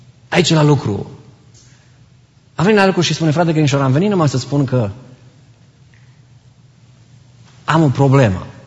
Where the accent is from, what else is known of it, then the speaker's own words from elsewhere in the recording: Romania; Pentru noi ca români, și I don't, no offense la nimeni, dar pentru că suntem majoritatea dintre noi români, pentru noi biserica este o oază, dacă vreți, de românism.